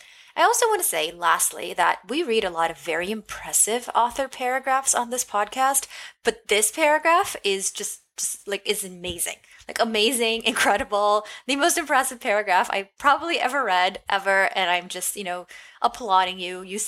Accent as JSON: {"language": "English", "region": "London", "country": "United Kingdom", "said": "I am a Nigerian, English, Brazilian, Jewish, Polish, South Londoner"}